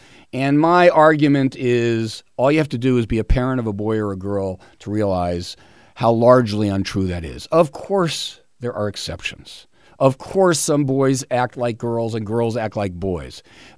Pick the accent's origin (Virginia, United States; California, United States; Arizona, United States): California, United States; One of the lies that I find so offensive, which began here in my home state of California, is the whole self-esteem movement.